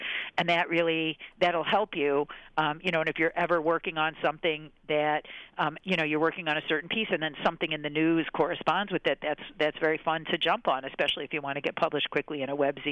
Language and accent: English; Michigan, United States; now in New York City, United States; And I'm from Michigan, and I wanted to stay in New York City